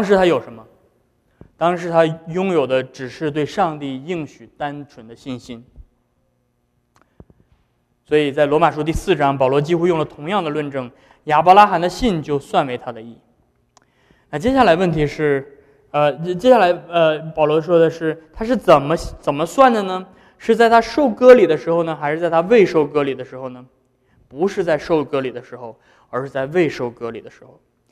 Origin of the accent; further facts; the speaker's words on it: China; 就好像我们今天我们是中国人，对吧？